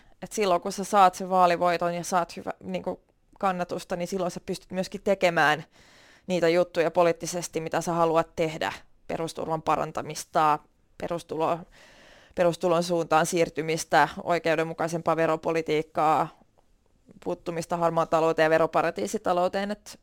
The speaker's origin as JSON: {"language": "Finnish", "town": "Turku", "region": "Southwest Finland", "country": "Finland", "tie": "born or raised there", "said": "mä olen sellainen tyypillinen turkulainen, joka on syntynyt täällä ja sitten ei ole lähtenyt ikinä mihinkään."}